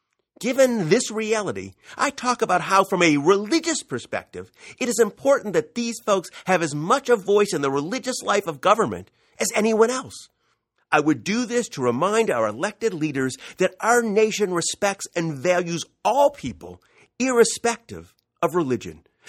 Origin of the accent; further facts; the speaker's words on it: Ohio, United States; Now, I don't know Speaker of the House Boehner, and he doesn't know me, but we're both from Ohio.